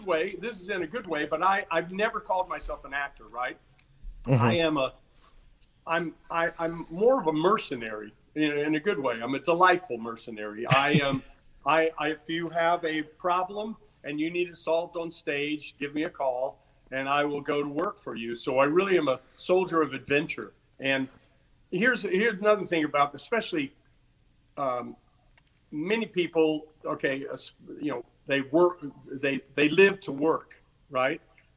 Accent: the South, United States; I'm from the South.

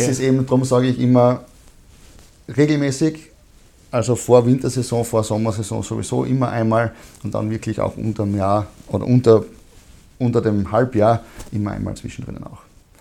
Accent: Styria, Austria; das war der Davis Cup in Graz gegen Australien. Das war einfach eben für mich als Steirer Heimspiel.

